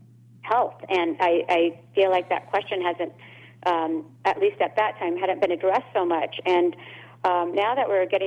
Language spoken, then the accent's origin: English; India; so I'm originally from India, and visiting India as a child really made a strong impression on me